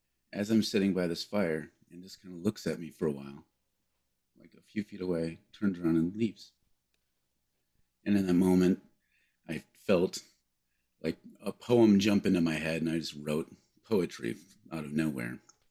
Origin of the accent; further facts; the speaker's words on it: Minnesota, United States; And I'm a Minnesotan, so desert is hard for me to wrap my brain around.